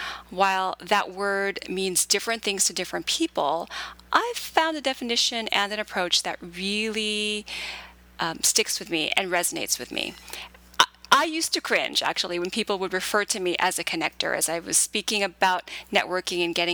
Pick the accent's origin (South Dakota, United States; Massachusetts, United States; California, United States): California, United States; moved away; even though I grew up in California, one thing I've come to love about being on the East Coast for almost 20 years is watching the trees start to bloom.